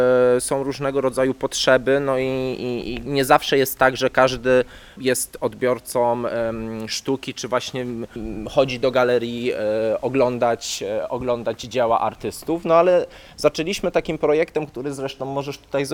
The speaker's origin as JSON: {"language": "Polish", "town": "Poznań", "region": "Greater Poland Voivodeship", "country": "Poland", "lives_now": "Gdańsk, Poland", "said": "jestem z Poznania, więc tu też jestem napływowy."}